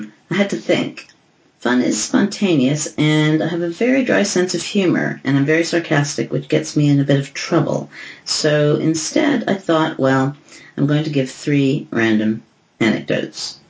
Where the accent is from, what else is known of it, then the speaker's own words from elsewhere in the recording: Toronto, Ontario, Canada; now in London, United Kingdom; I live in London, England, with my beautiful husband and son, but I'm originally from Toronto.